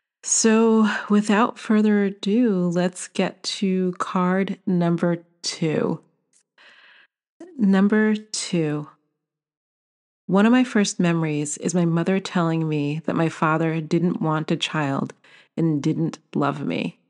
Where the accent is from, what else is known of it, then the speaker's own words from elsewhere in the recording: Brooklyn, New York, United States; I'm from Brooklyn. Take the girl out of Brooklyn, but you can't take Brooklyn out of the girl.